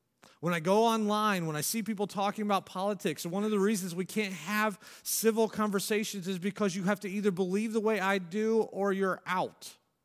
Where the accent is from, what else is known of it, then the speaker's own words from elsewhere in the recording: United States; I'm an American through and through.